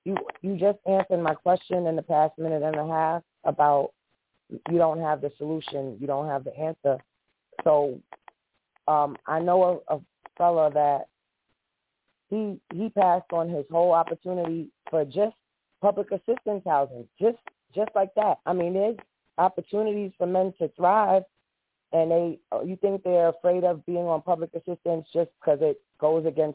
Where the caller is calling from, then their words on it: Harlem, New York, United States; I'm calling from Harlem.